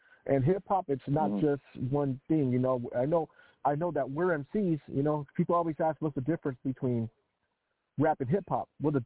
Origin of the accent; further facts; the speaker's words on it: Seattle, Washington, United States; From Pittsburgh, and I'm from Seattle, so we fuck with each other a lot